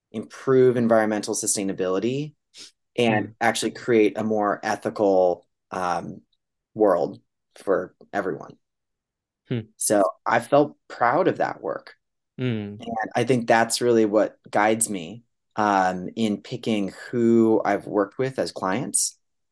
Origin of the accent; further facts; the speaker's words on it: California, United States; reducing CO2 emissions and being a Californian, improving fresh water use, right?